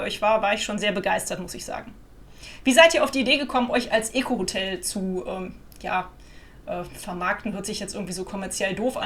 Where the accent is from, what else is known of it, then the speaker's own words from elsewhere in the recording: Cologne, North Rhine-Westphalia, Germany; was mich als Kölner natürlich eh immer extrem beeindruckt.